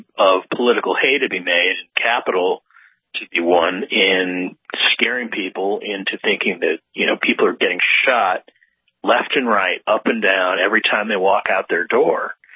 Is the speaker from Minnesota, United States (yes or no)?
no; St. Louis, Missouri, United States; I hate to say my hometown of St. Louis is one of those places too.